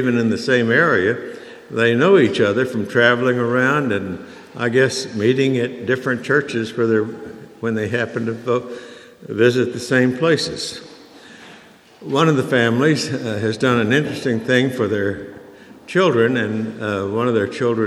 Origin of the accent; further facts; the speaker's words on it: Oklahoma, United States; told them I grew up in Oklahoma, and so I had a lot of fond memories, especially when my father preached at Elk City, Oklahoma